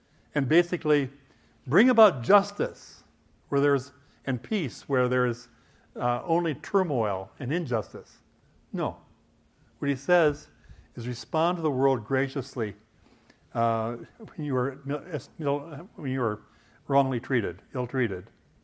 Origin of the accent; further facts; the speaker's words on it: Midwest, United States; I think of where I grew up in the Midwest. By today's standards, we would be desperately poor.